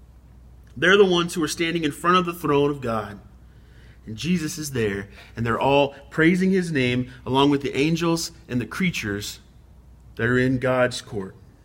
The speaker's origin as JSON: {"language": "English", "region": "the South", "country": "United States", "tie": "born or raised there", "said": "I grew up in the South, square in the middle of the Bible Belt."}